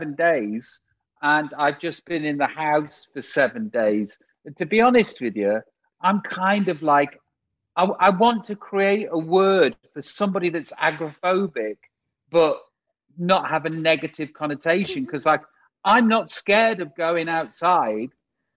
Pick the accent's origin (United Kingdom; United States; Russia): United Kingdom; I'm from Britain.